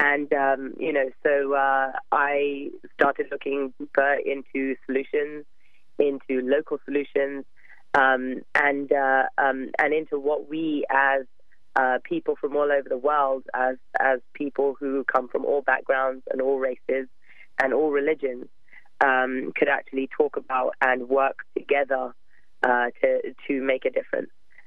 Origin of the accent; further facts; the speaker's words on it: England, United Kingdom; I've always been active in the climate movement since I was very young, growing up in England.